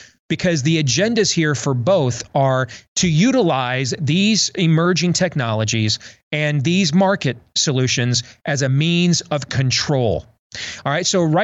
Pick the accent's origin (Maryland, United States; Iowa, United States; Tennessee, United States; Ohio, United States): Iowa, United States; let's assume that states could not do what my home state of Iowa did 20 years ago